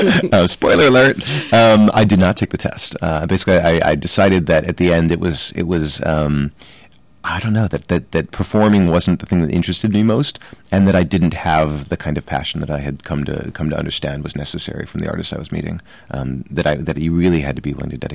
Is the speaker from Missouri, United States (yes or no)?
yes; St. Louis, Missouri, United States; I feel like I grew up in the middle of America. I grew up in St. Louis.